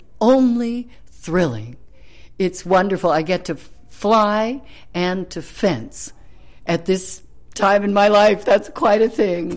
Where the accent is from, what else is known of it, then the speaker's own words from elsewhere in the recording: Oakland, California, United States; also born or lived in San Francisco; now in Brooklyn, United States; I have actually two hometowns in the Bay Area, because I was born in San Francisco, but from the sixth grade until I graduated from university, I lived in Oakland on Fruitvale Avenue.